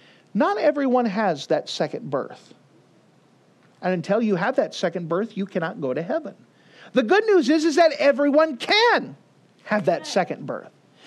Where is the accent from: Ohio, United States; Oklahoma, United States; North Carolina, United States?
Oklahoma, United States; Altus; born there; I was born in Altus, Oklahoma, in February the 9th, 1978.